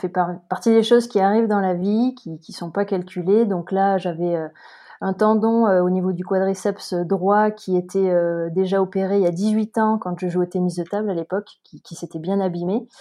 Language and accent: French; Montpellier, Occitanie, France; also born or lived in Paris; now in Briançon, France; Donc, je vis à Briançon depuis 2 ans et demi. Trois ans. Je suis originaire de Montpellier. J'ai vécu à Paris